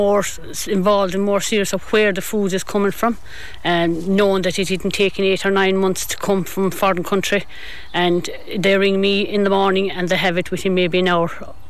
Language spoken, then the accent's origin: English; Ballyheigue, Munster, Ireland; No, I didn't come from a farming background. I'm from Ballyheigue. We live in the village.